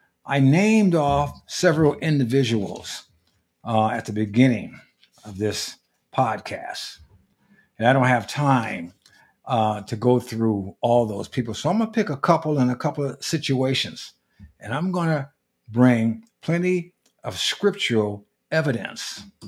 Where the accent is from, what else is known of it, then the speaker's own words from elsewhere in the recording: United States; But as an American, as a citizen of this country that I am in, we have two major political parties.